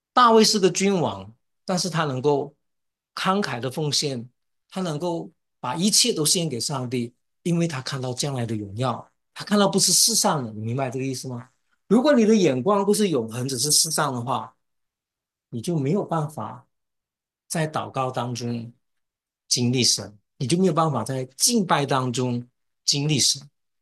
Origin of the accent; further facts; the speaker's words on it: China; 这个爱惜光阴不是我们中国人所说的在地上爱惜光阴